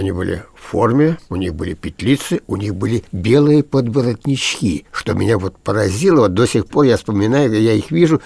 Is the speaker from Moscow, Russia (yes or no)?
yes; Moscow, Russia; also born or lived in Minsk, Belarus; Вот как я оказался, москвич оказался в Минске. Во всех анкетах я пишу, что я родился в Минске. Семья жила в Москве.